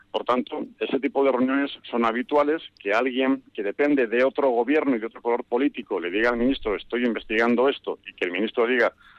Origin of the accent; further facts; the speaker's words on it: Basque Country, Spain; lo digo como vasco